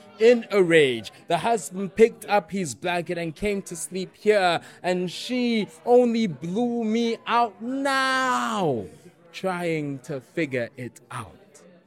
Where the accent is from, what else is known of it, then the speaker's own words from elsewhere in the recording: South Africa; I am a South African poet